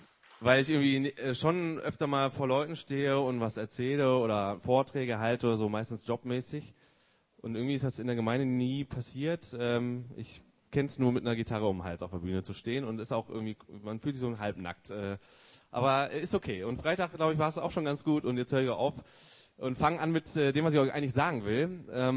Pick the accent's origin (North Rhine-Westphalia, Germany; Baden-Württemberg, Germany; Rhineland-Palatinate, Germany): North Rhine-Westphalia, Germany; Remscheid; Bin 37 Jahre alt, ich komme hier aus Remscheid.